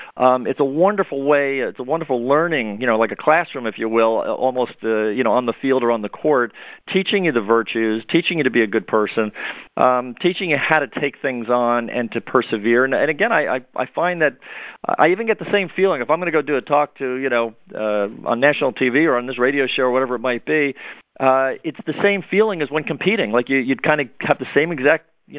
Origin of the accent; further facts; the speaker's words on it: New York City, New York, United States; now in North Carolina, United States; Well, even though I'm down in North Carolina, I have to admit I was born a Yankee there. I'm from New York City originally, and I have to tell you, I love it down here.